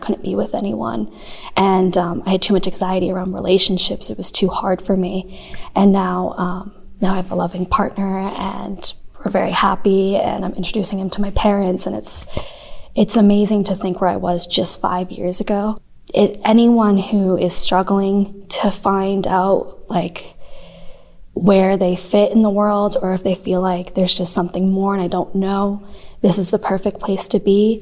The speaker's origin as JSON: {"language": "English", "town": "Boston", "region": "Massachusetts", "country": "United States", "said": "I'm originally from Boston, and every time I go home, my family is like, you are so different from just a year of using his work."}